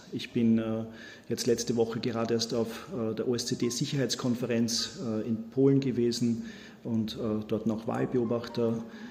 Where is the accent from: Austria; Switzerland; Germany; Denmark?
Austria; Korneuburg, Lower Austria; in der Heimat, in Korneuburg, in meiner Heimatstadt